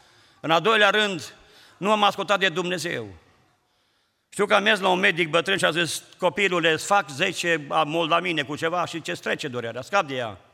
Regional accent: Albini, Cluj County, Romania; că noi suntem din Albini, din Cluj

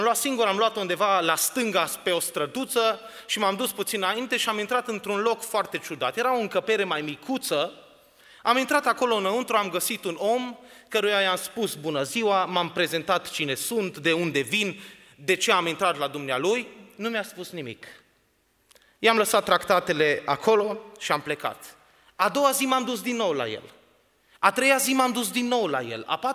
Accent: Vienna, Austria; Romanian is a second language; sunt un tânăr din Austria, pe vremea aceea eram încă student, sunt student în Viena

